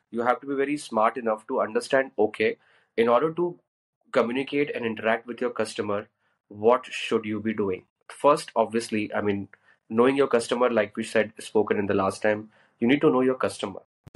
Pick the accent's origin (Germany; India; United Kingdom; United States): India; And I guess storytelling, we as an Indian, we have that in our blood